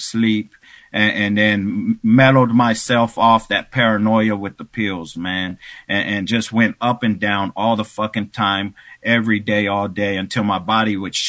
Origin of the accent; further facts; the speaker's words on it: Austin, Texas, United States; And I went to treatment anyways in Houston. And I grew up in Austin.